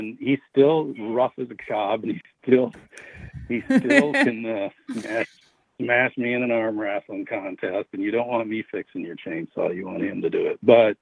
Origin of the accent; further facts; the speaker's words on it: Wisconsin, United States; And I was born in Wisconsin Rapids, but when I was 2 years old, Dad switched careers and bought a farm up in Chippewa County, Wisconsin, north of New Auburn, Wisconsin.